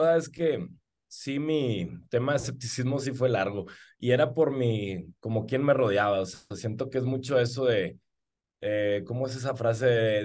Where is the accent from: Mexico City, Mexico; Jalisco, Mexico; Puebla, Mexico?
Jalisco, Mexico; Guadalajara; also born or lived in Monterrey; por ser un regio adoptado. O sea, yo fui criado en Guadalajara, Jalisco. Y a los 2 años de edad viví en Monterrey, Nuevo León